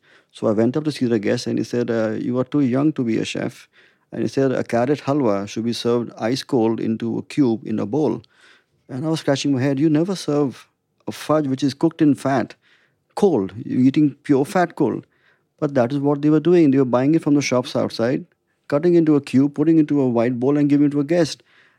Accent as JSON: {"language": "English", "country": "India", "said": "Whereas the French chefs were allowed to do that, but as an Indian, you can't change it."}